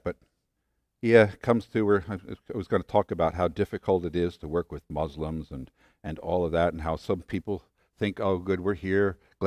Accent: United States; also born or lived in England; I'm an American. I love being an American. I'm glad I'm American

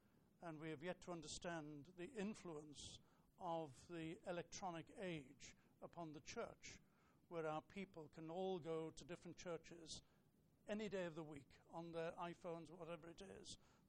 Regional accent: Liverpool, North West England, United Kingdom; We were both born and raised in Liverpool.

